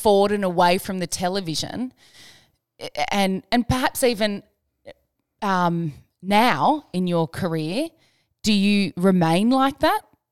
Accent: Gold Coast, Queensland, Australia; also born or lived in Tasmania; I was born in Tasmania, lived on the Gold Coast, so I was watching you on the Gold Coast

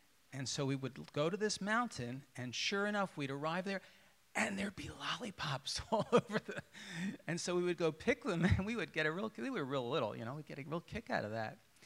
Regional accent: Pennsylvania, United States; When my sister and I were growing up in the Philadelphia area, suburbs

